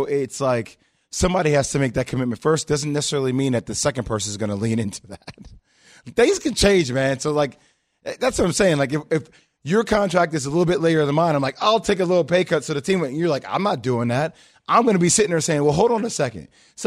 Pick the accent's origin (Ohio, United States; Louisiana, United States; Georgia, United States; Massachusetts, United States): Georgia, United States; Marietta; I'm looking at situations like Atlanta, where I'm from Marietta, Georgia.